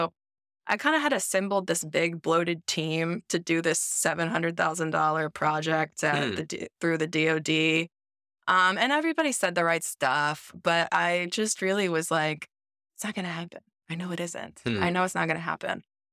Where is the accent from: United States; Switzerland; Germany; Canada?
United States; Texas; We found out that we are both from Texas, and we both went to the University of Texas at Austin.